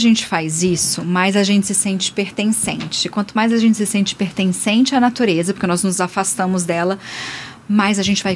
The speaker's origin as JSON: {"language": "Portuguese", "town": "Brasília", "region": "Federal District", "country": "Brazil", "said": "Mas aqui como brasiliense, a gente teve sempre o maior orgulho de falar do nosso céu."}